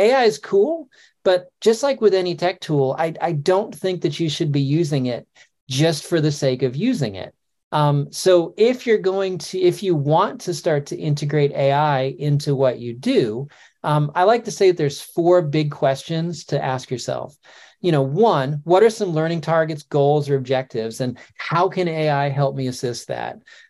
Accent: New England, United States; now in Kentucky, United States; I grew up in New England and I live in Kentucky now, and I'm an elementary school teacher.

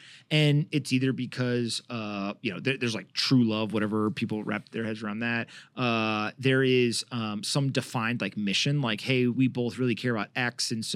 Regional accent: North Carolina, United States; I grew up in North Carolina.

